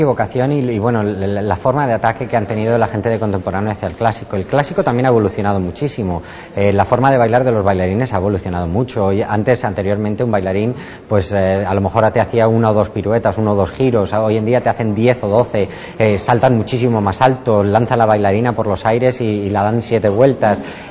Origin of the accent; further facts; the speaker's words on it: Madrid, Community of Madrid, Spain; no, soy de Madrid. Pero siempre me he sentido muy, muy catalán, porque mi familia ha vivido aquí 8 años